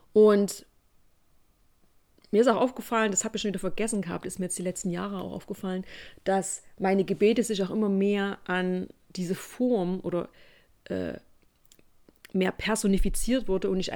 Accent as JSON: {"language": "German", "country": "Germany", "tie": "born or raised there", "said": "ich bin in der DDR groß geworden. Das heißt, bei uns war Glaube und Spiritualität, das gab es bei uns nicht."}